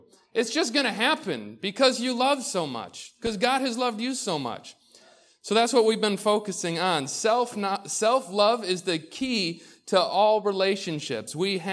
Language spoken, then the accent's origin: English; United States; I grew up in Orleans County where there's not too many humans out there.